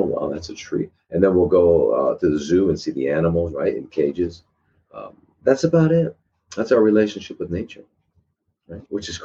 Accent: United States; I grew up in America, man.

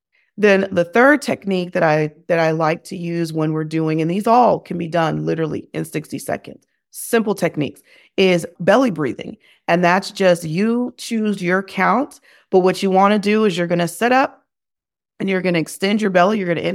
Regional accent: Germany; me, I grew up in Germany, so I spent a lot of time outside.

